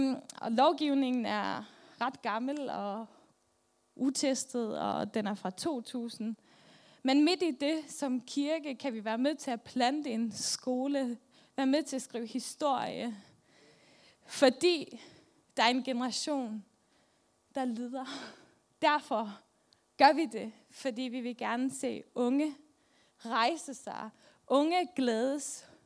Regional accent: Faroe Islands; Danish is a second language; og jeg kommer fra Færøerne. Det er derfor, jeg har lidt accent.

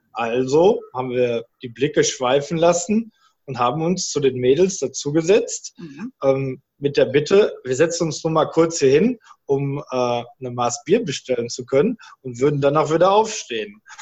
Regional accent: Dortmund, North Rhine-Westphalia, Germany; born there; moved away as an adult; now in Cologne, Germany; ich komme gebürtig aus der Fußballhauptstadt Deutschlands, aus Dortmund und lebe seit meinem 21. Lebensjahr in Köln

